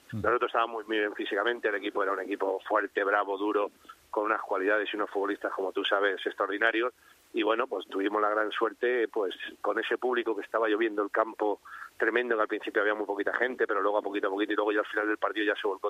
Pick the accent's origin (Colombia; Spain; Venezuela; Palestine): Spain; los que somos españoles y los que lo sentimos.